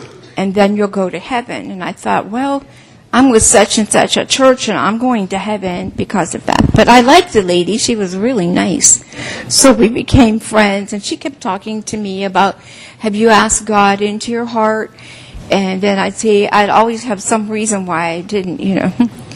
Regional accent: Pennsylvania, United States; You might be able to identify that with a little bit being from up in this area. I was from Pennsylvania, and I'd never heard the word born again or saved until I was 30 years old.

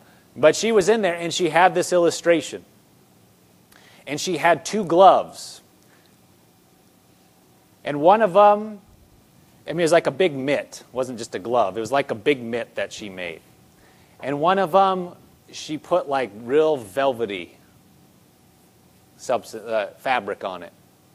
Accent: Nebraska, United States; also born or lived in Oklahoma; I grew up in Nebraska. We went to Bible school in Oklahoma, and then we moved out to Andover.

